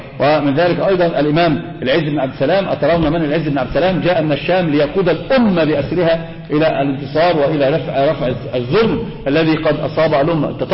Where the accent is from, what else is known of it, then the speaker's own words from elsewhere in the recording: Egypt; هذا منتشر عندنا في مصر